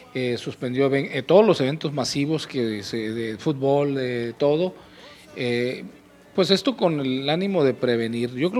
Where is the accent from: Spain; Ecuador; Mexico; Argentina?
Mexico; Culiacán, Sinaloa; nosotros como ciudadanos mexicanos, sinaloenses y culiacanenses